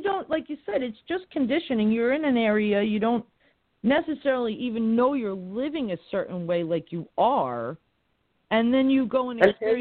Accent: New York, United States; by the time you got to my block where I grew up on Long Island

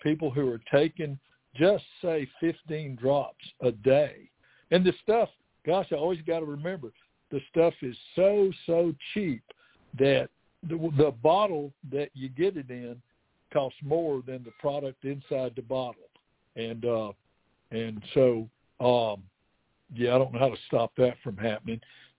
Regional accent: Alabama, United States; And I always try to specify that I'm from Alabama, so I spell it

